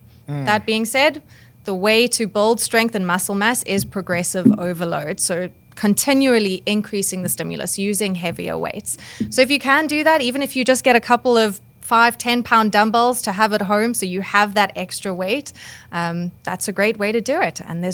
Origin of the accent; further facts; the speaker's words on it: South Africa; I'm from South Africa. That's why I feel very proud at the moment.